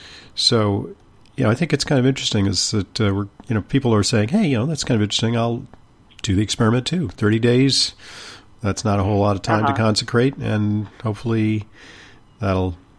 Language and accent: English; California, United States; I'm from California originally, so I only learned to ski later in life.